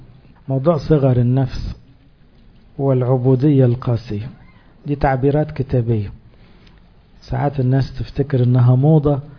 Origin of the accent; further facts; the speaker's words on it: Egypt; والحمد لله تربيتنا المصرية أقرب إلى تربية الفراعنة، بس احنا مش بنتعامل هنا كمصريين